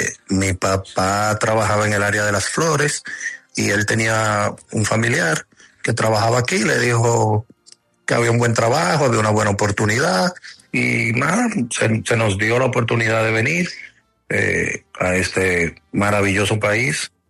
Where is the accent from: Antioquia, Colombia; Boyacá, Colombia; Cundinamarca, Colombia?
Cundinamarca, Colombia; Facatativá; born there; mis padres y yo, nosotros nacimos en Facatativá, en Cundinamarca, y viajamos seguido.